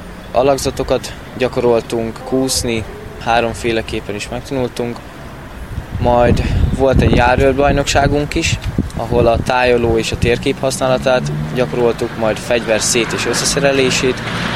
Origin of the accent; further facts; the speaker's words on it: Mezőcsát, Borsod-Abaúj-Zemplén, Hungary; Mezőcsászról.